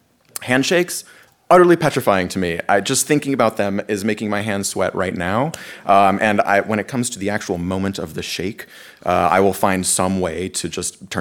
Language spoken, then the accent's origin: English; Texas, United States; I don't know if it was just that I was born and raised in Texas